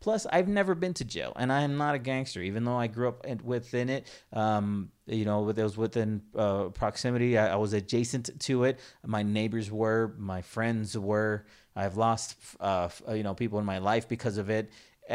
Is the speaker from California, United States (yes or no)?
yes; Pacoima, California, United States; This one's hard because I grew up in Pacoima. I grew up listening to hip hop and rap music, and it was glorified.